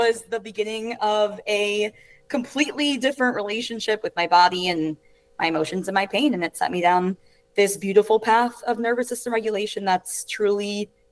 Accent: Potomac, Maryland, United States; now in Tampa, United States; Yeah, so I live in Tampa now. I'm originally from Potomac, Maryland, which is essentially Washington, D.C. suburbs. And I'm 29, and I grew up, like I said, I grew up in Potomac and ended up coming down to Tampa for college

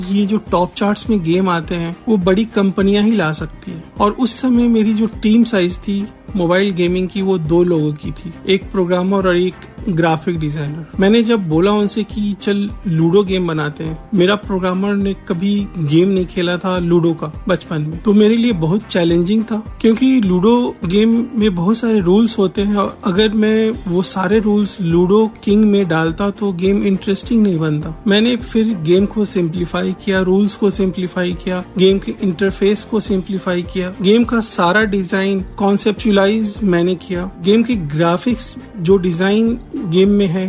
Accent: Patna, Bihar, India; मैं ओरिजिनली पटना से हूँ।

